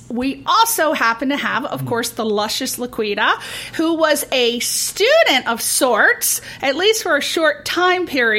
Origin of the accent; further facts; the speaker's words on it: Ireland; I talk filthy dirty like a sailor. I'm Irish. It's just what we do. It's whiskey and talking dirty. That's our thing.